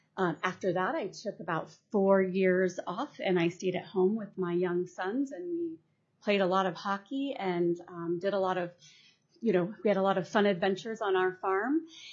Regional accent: Skagway, Alaska, United States; now in Wasilla, United States; I grew up in Skagway. My parents were both born there. I'm a lifelong Alaskan. I've lived in Wasilla for about 24 years.

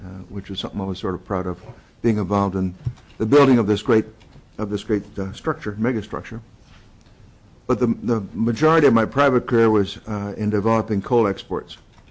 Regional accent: New York City, New York, United States; moved away as an adult; now in Alaska, United States; I am from New York City, originally. I was raised there and came to Alaska in 1968 with the U.S. Army, like a lot of other people brought by the service or by the oil companies and so on.

